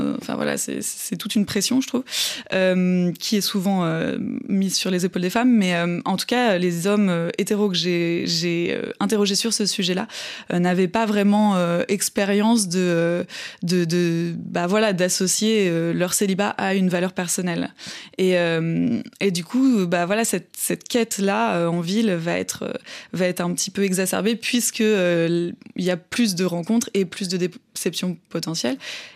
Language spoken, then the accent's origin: French; Auvergne-Rhône-Alpes, France; Moi, je viens pas de la ville, j'ai grandi en Haute-Savoie